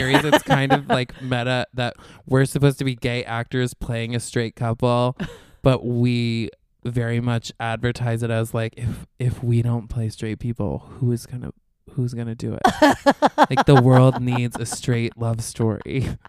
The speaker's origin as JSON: {"language": "English", "region": "New York", "country": "United States", "tie": "born or raised there", "said": "I grew up outside of Albany and I went to college in Oneonta."}